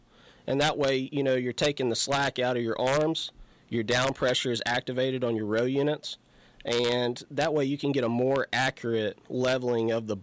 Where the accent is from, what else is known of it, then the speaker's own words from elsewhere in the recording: Elk City, United States; I was born and raised here in Elk City. I'm a fifth generation cotton farmer.